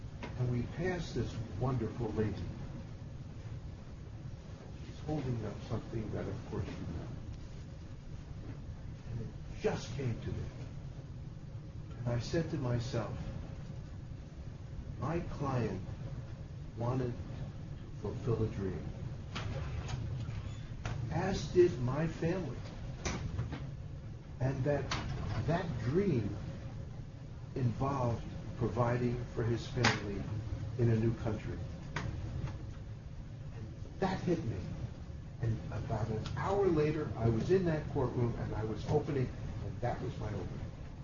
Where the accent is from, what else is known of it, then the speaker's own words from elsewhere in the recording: Newark, New Jersey, United States; And a buddy of mine who I grew up with in the South Ward of Newark, we've been friends for many, many years.